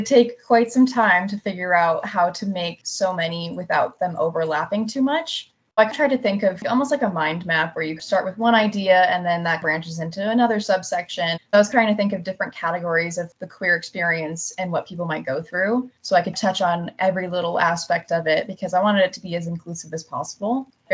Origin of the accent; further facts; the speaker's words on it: Fort Collins, Colorado, United States; also born or lived in Boulder; I am from Fort Collins, Colorado, originally. I ended up moving to Boulder for school for college, and then I got my degree in art there.